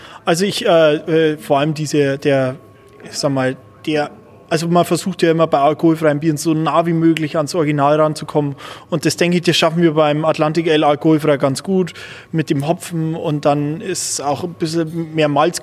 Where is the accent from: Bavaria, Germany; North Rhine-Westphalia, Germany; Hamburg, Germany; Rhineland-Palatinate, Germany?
Bavaria, Germany; now in Stralsund, Germany; Ich komme aus der Oberpfalz, ja. Genau, und bin jetzt mittlerweile schon seit 5 Jahren hier oben in Stralsund und ja, auch außerhalb von Bayern kann man es ganz gut aushalten.